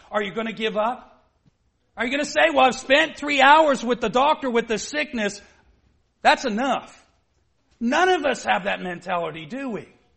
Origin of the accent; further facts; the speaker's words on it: Canada; Maybe it's because I'm Canadian.